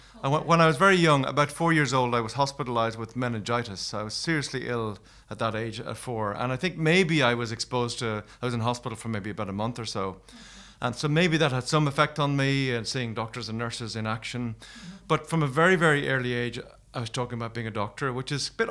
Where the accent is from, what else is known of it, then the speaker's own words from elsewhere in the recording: Leinster, Ireland; I grew up in rural County Wexford, North County Wexford, near a town called Gorey